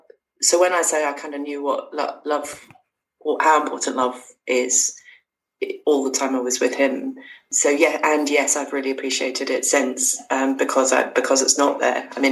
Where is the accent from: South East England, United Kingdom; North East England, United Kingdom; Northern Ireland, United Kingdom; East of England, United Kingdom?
South East England, United Kingdom; Oxford; now in Scotland, United Kingdom; I've now lived here longer than the place I come from. So I come from Oxford and was born and brought up in Oxford.